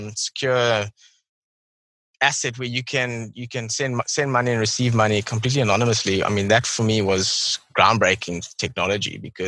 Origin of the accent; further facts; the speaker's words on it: South Africa; So I'm not from the UK. I'm from South Africa. I've grown up here. I'm 27 years old now. I've always been in South Africa.